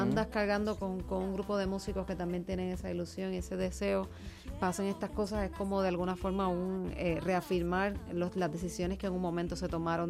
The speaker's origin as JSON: {"language": "Spanish", "country": "Puerto Rico", "said": "obviamente tengo toda mi familia todavía en Murcia, así que es parte de mí, aunque soy de Puerto Rico"}